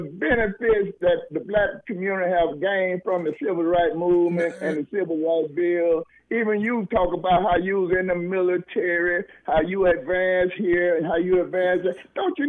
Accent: Prichard, Alabama, United States; I'm from Pritchard, Alabama, Happy Hill, Alabama.

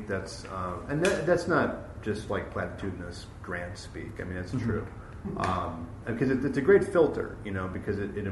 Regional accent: Chicago, Illinois, United States; when I grew up in Jefferson Park, family of cops and firemen, I was writing novels and poetry in my basement.

